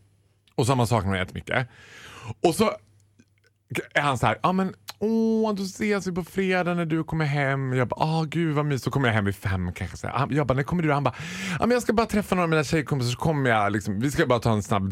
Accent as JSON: {"language": "Swedish", "town": "Borlänge", "region": "Dalarna County", "country": "Sweden", "said": "du vet, jag är från Borlänge."}